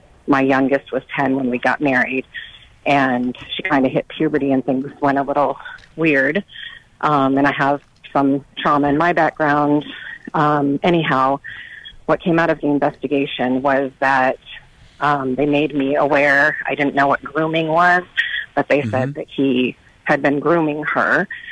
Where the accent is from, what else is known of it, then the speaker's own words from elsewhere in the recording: New England, United States; We were in California at the time, and I'm from New England